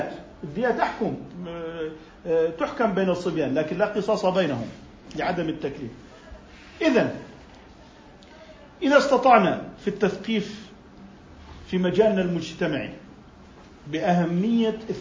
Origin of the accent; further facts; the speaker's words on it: Jordan; فالقضاء العشائري اللي عندنا في الأردن قضاء مشرف